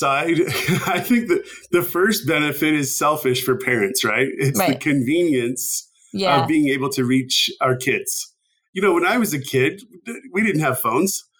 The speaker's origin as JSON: {"language": "English", "country": "Canada", "said": "I'm originally from Canada"}